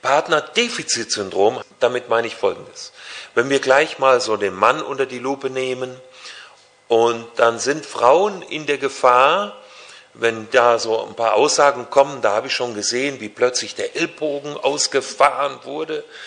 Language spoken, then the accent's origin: German; Hünfeld, Hesse, Germany; Ich komme aus Hünfeld im Landkreis Fulda.